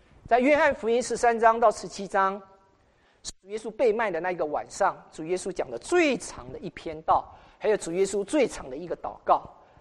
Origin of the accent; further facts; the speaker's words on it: China; 你知道，我们中国人，我从小受的教育里面，我还记得我们是很重视孔子的学说